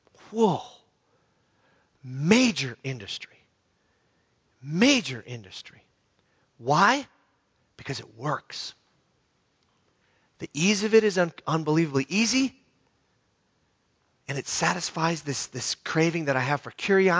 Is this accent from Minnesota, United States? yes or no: yes; Hibbing, Minnesota, United States; I was raised in Hibbing, Minnesota, which is Hickville. And I love Hibbing. It's a great place.